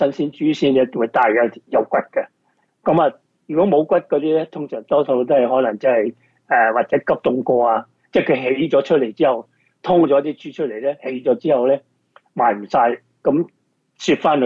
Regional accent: Guangdong, China; 呢啲系我哋广东人嘅习惯啦

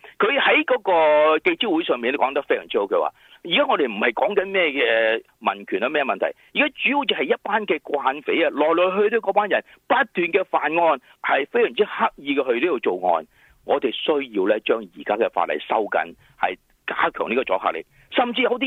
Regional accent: California, United States; 但系其实我哋加州人咧，真系咧喊得一句句嘅

